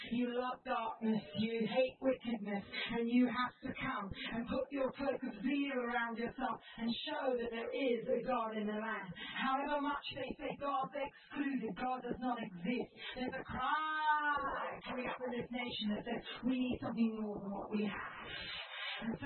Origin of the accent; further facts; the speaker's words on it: India; I grew up 16 years in India, and we met in Oxford